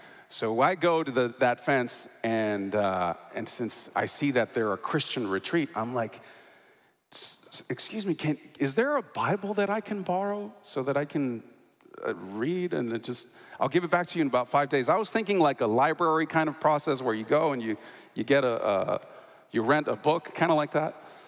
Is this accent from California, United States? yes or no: yes; California, United States; born there; also born or lived in Mexico; I was born in California. I've lived all over Northern California, Southern California, and I lived in Mexico for 3 years.